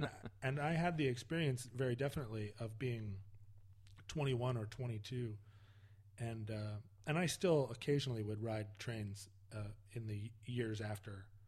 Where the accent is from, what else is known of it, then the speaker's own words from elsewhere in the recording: Alaska, United States; I was from Alaska, so I didn't have a very good. I mean, Alaska is part of America, but it's also a foreign country in a way.